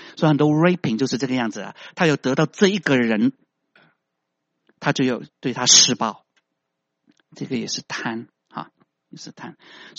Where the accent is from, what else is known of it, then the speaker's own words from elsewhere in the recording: China; 我们中国人说，我要。